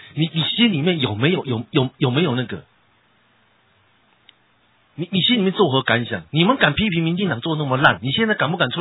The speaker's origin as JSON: {"language": "Chinese", "country": "Taiwan", "said": "我还做一个堂堂正正台湾人，我建议你回来做台湾人"}